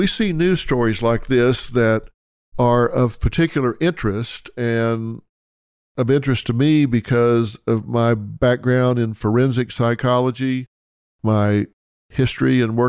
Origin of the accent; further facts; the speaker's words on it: Texas, United States; I'm from Texas. I know Houston.